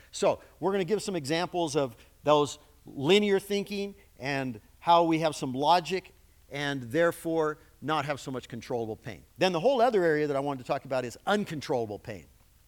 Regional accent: Texas, United States; now in California, United States; I'm from Texas, but I tell you, California driving is a whole different thing.

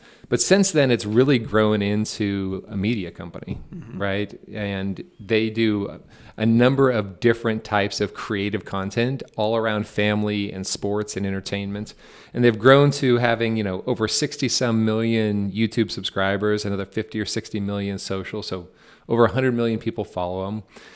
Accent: Dallas, Texas, United States; So, like I said, I'm from Dallas.

